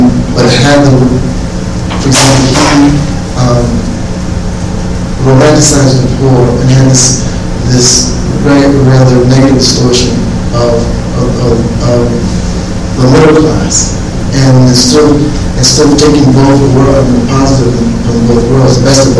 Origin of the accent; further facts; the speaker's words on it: Los Angeles, California, United States; when I grew up in Los Angeles, there was a sort of southern sort of atmosphere.